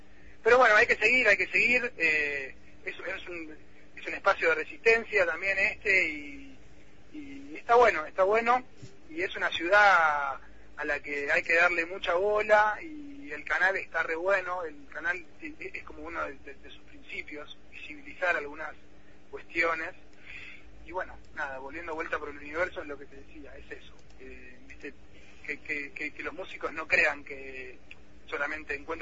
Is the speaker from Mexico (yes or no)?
no; La Plata, Buenos Aires Province, Argentina; somos nosotros los platenses.